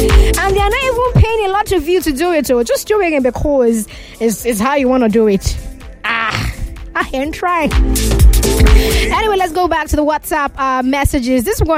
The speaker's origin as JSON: {"language": "English", "town": "Ibafo", "region": "Ogun", "country": "Nigeria", "said": "from Ibafo."}